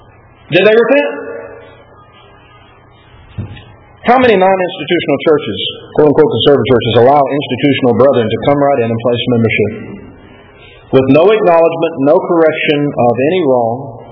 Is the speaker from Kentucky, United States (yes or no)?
yes; Bowling Green, Kentucky, United States; I saw plenty of that where I grew up in Bowling Green, Kentucky.